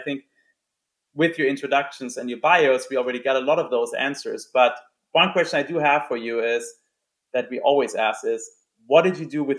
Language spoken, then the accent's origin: English; Germany; So I'm from Germany.